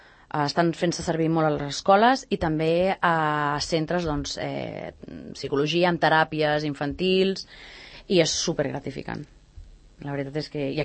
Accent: Catalonia, Spain; El meu marit és britànic, jo sóc catalana, tinc família doncs, que només parla castellà, família que només parla francès

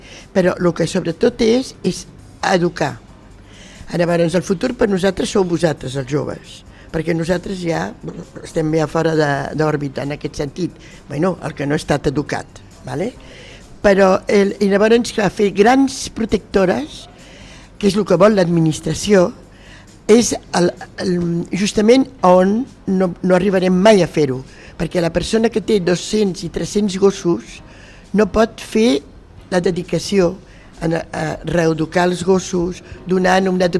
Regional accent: France; jo sóc francesa

